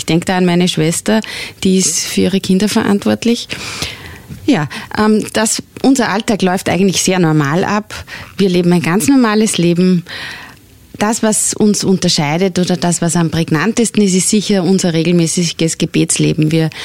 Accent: Kirchdorf, Upper Austria, Austria; now in Kirchberg am Wechsel, Austria; Ich bin aus Kirchdorf. Ich bin quasi von Kirchberg

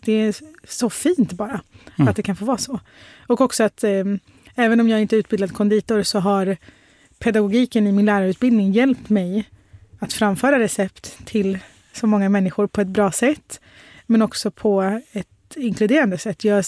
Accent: Sweden; born there; Jag är liksom född i Sverige, men jag har utländsk bakgrund. Man ser på mig att jag är muslim.

